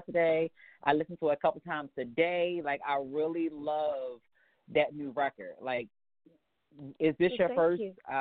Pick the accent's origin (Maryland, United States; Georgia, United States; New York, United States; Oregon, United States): Maryland, United States; Baltimore; I'm from Baltimore, so you know, like to me, you got an accent.